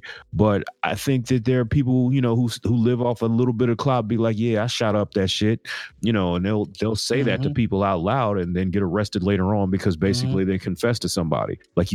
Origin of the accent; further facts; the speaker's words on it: Missouri, United States; I'm from Missouri to where they basically got that idea from Missouri.